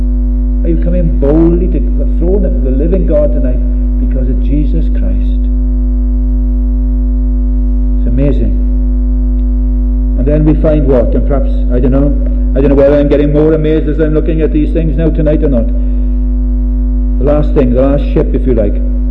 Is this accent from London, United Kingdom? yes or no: no; Wales, United Kingdom; It's because he decided that I'm Welsh. It's because he decided I'm not born in some famine in Sudan.